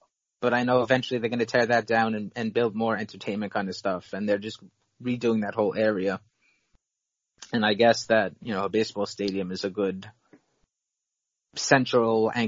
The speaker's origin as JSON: {"language": "English", "town": "New York City", "region": "New York", "country": "United States", "said": "As a New Yorker looking at other cities, I kind of as not looking down on them, but like obviously we have major league clubs here"}